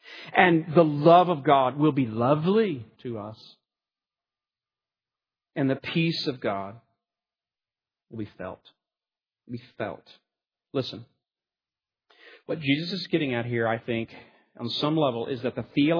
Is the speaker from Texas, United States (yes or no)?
yes; Houston, Texas, United States; And I've been in that eye of the hurricane growing up on the Gulf Coast in Houston.